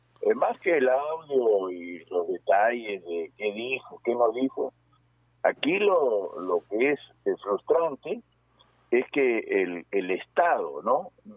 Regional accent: Peru; siento yo como peruano

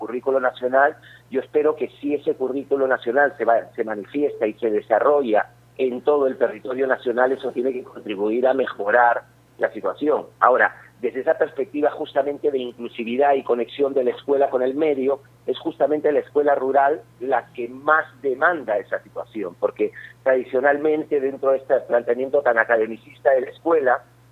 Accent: Lima, Peru; moved away; also born or lived in Spain; yo me fui de Perú a principios de los 90 y he hecho toda mi carrera profesional en España. Y claro, yo la referencia que tenía en la escuela peruana es la que yo viví aquí en Lima, en toda mi infancia y mi adolescencia

